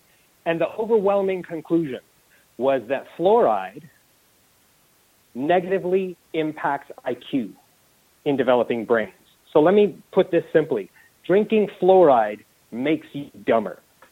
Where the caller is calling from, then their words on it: Canterbury, New Zealand; also born or lived in Waitaki District, New Zealand; And so now I'm calling you from the Canterbury District, where I just moved my whole family, and we left the Waitaki District because we chose not to drink fluoridated water.